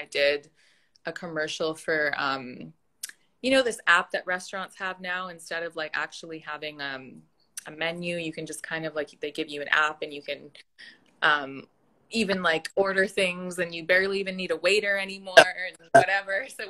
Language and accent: English; West Coast, Canada; now in Toronto, Canada; I'm actually from the West Coast of Canada